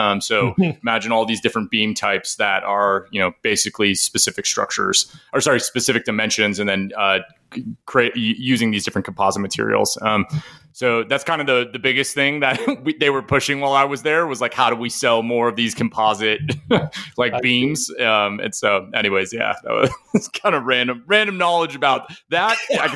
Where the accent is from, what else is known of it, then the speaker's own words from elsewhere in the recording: Idaho, United States; now in Denver, United States; But I'm from Idaho originally and probably will end up there long term.